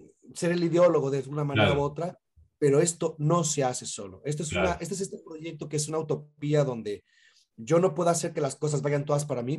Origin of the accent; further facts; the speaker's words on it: Mexico; en México, por lo menos en mi caso, siendo un chico de barrio